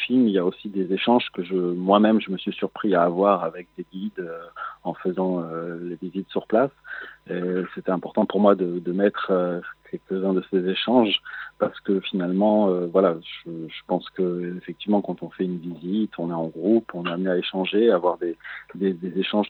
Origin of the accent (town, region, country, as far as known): France; born or raised there; now in Israel